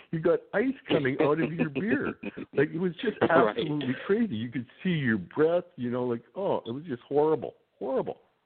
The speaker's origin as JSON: {"language": "English", "town": "Winnipeg", "region": "Manitoba", "country": "Canada", "said": "I'm from Winnipeg, you know, like, so I know cold weather."}